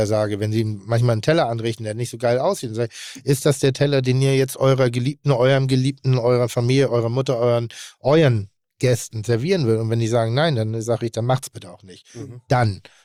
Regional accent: Pinneberg, Schleswig-Holstein, Germany; Bin dann in Pinneberg groß geworden.

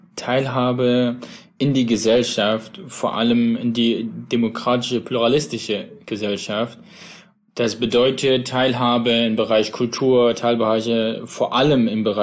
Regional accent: Plauen, Saxony, Germany; ich bin ja in Plauen im Vogtland groß geworden, kenne dementsprechend, wie du auch schon gesagt hast, den ländlichen Raum.

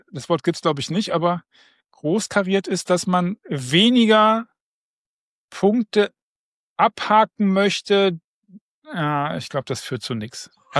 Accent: Rhineland, Germany; ich komme ja aus dem Rheinland

